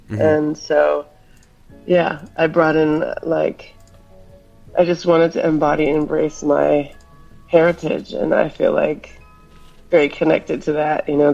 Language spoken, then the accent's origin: English; Hawaii, United States; I love living on the South Coast. I'm from Hawaii, so I grew up in the Pacific. I grew up in the ocean.